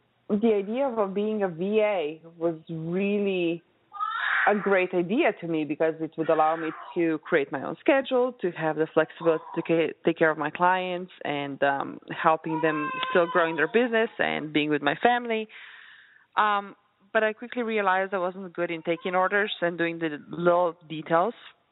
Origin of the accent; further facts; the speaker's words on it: Slovenia; English is a second language; moved away as an adult; now in United States; I came from Europe, Slovenia, where I was born and raised and spent my first 20 years of life.